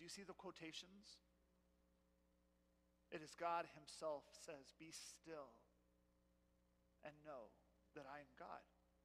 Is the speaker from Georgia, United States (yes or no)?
no; Joshua Tree, California, United States; When I was little, there was a really, really big earthquake by my hometown. I lived in Joshua Tree.